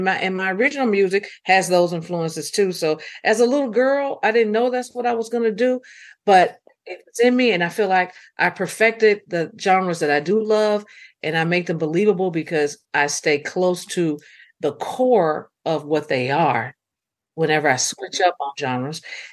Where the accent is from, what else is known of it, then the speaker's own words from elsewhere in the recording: Memphis, Tennessee, United States; growing up in Memphis, they didn't care what color you was